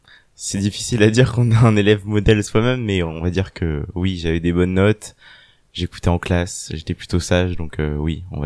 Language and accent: French; Vannes, Brittany, France; je suis originaire de Bretagne, donc de Vannes plus précisément. Donc j'étais au lycée Charles de Gaulle à Vannes, où j'ai passé tout mon lycée